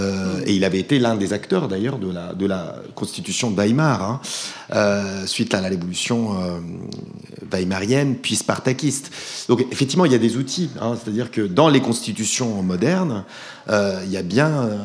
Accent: Italy; je connais bien puisque je suis italien.

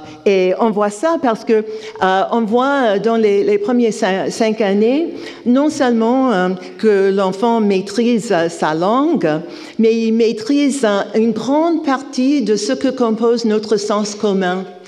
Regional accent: United States; je suis psychologue développemental, et chez moi, aux États-Unis, la psychologie développementale est considérée comme un domaine secondaire

